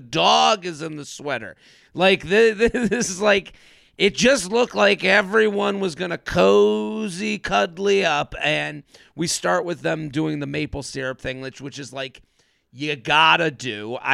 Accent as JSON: {"language": "English", "region": "Massachusetts", "country": "United States", "said": "I'm from outside of Boston, so I'm from the New England area, but Vermont's like kind of the farthest away."}